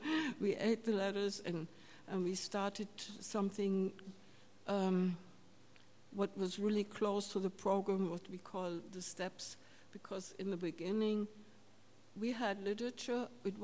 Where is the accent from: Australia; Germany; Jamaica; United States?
Germany; English is a second language; I'm from Germany.